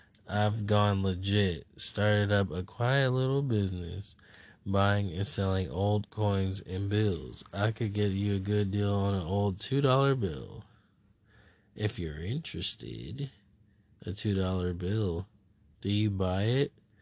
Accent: France; I'm from France, and we drive on the other side of the road.

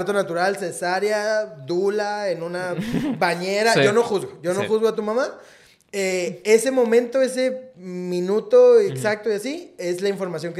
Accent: Mexico; born there; Ay, es que yo nací en Ciudad de México o Estado de México.

